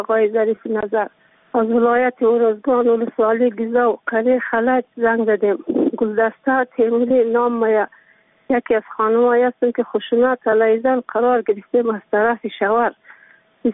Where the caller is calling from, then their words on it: Afghanistan; من یک زن مسلمانم، من از افغانستانم،